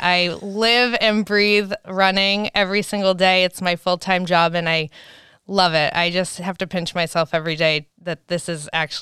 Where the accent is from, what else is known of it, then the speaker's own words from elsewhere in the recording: New Hampshire, United States; moved away as an adult; now in Denver, United States; I grew up in New Hampshire, so I moved out to Denver when I was 23